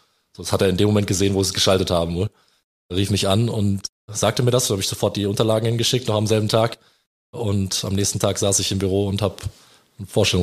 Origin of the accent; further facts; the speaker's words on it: Ronnenberg, Lower Saxony, Germany; Ich bin in der Nähe von Hannover aufgewachsen, bei Ronnenberg, kleines Dorf in der Nähe von Hannover.